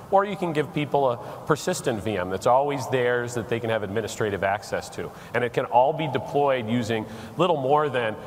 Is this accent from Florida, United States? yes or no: no; Connecticut, United States; Tiny little states confuse me. I'm from Connecticut.